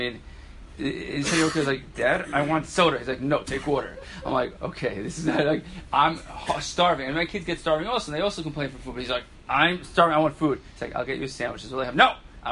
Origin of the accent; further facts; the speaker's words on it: Fair Lawn, New Jersey, United States; I said, I'm from Fairlawn.